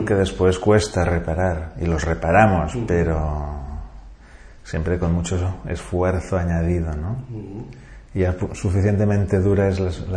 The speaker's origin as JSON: {"language": "Spanish", "town": "Barcelona", "region": "Catalonia", "country": "Spain", "said": "soy el único barcelonés del despacho y esto está bien"}